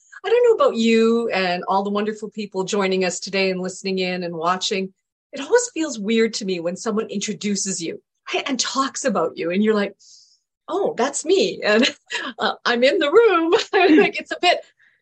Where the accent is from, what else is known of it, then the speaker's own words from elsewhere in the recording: Canada; also born or lived in England; I always joke, my parents moved to Canada when I was two.